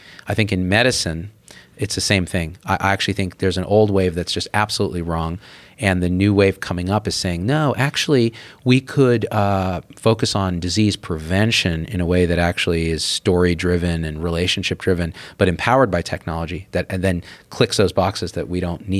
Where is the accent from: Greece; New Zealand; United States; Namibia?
United States; California; I was an 18-year-old boy growing up in the Central Valley, as good as a macroeconomist